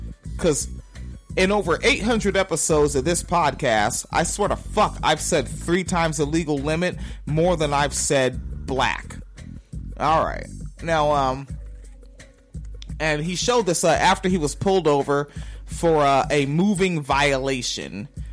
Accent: Washington, United States; I'm from Washington State. It makes sense that I've been on that road.

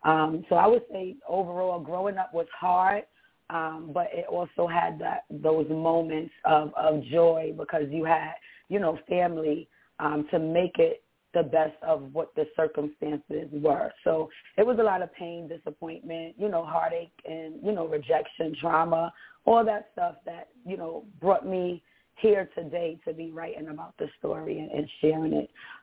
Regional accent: Bronx, New York, United States; I grew up in Bronx, New York City. I was born and raised in New York. And growing up, you know, it was a life of poverty.

